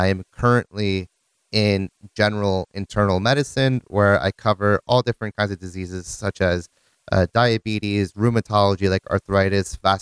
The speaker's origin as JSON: {"language": "English", "region": "New Jersey", "country": "United States", "tie": "born or raised there", "also_born_or_lived": "Poland", "moved": "as an adult", "lives_now": "Scotland, United Kingdom", "said": "I was born and raised in New Jersey in the USA. And at the age of 22, I decided to go to medical school in Poland."}